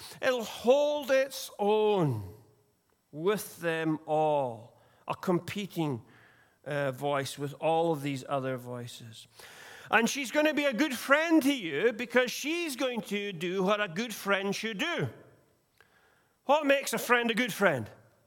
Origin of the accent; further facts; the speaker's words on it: Tain, Scotland, United Kingdom; Back in my hometown of Tain in the Highlands of Scotland, there's an old bell tower where every night at 8 p.m. the bell is rung